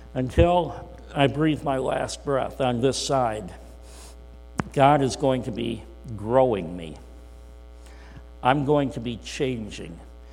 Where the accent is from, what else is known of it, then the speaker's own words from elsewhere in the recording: Greenville, Michigan, United States; Found out I was from Michigan and asked me where in Michigan I was from and so on. And I was able to share, well, I was born in Greenville, Michigan.